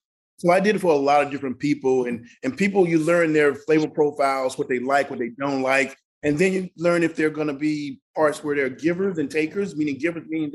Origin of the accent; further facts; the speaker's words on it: Mississippi, United States; the way I grew up in Mississippi was somebody wanted me to fail.